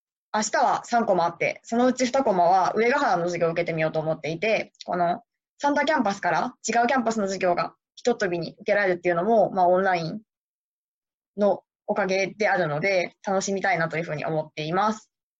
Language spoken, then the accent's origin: Japanese; Shimonoseki, Yamaguchi, Japan; 私は地元は下関市なんですけれども